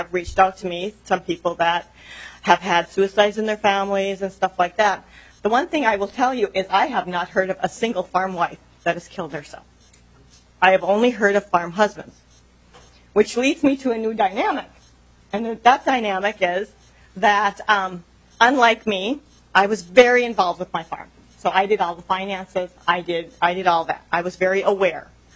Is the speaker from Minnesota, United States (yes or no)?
yes; Minnesota, United States; I'm a farmer from Kitson County.